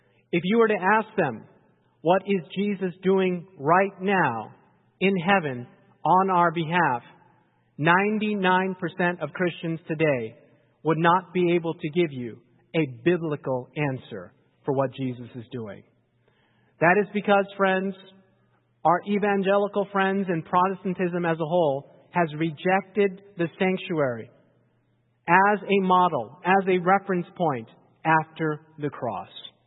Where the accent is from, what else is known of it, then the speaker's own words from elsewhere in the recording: Takoma Park, Maryland, United States; born there; People ask me, where are you from? And I say, I was born in Tacoma Park, Maryland. They say, no, where are you really from? And I'm like, ooh, okay. So my parents were from Korea.